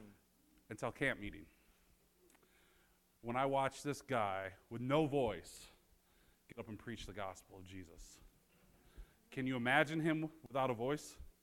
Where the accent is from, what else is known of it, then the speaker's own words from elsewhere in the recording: Michigan, United States; But anyways, I'm a huge Michigan State football fan. I am from Michigan, along with Pastor Jason.